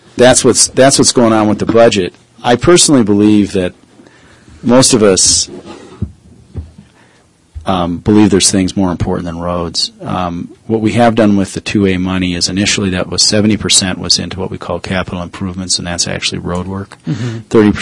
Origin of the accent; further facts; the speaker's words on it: Minnesota, United States; now in Utah, United States; When I came from Minnesota and first moved to Utah and saw that, it blew my mind.